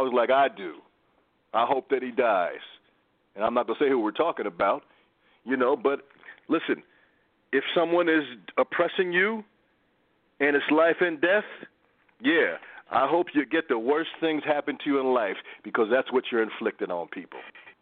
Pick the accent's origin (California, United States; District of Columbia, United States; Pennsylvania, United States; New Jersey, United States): New Jersey, United States; Newark; born there; You know, I was born in Newark, one of the cities that we get active with ours.